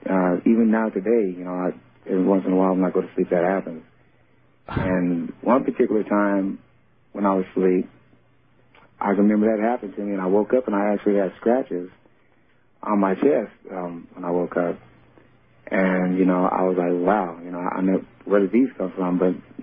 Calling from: Salt Lake City, Utah, United States; from Salt Lake City.

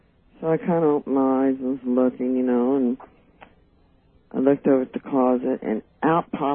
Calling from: Kansas City, Missouri, United States; I'm from Kansas City.

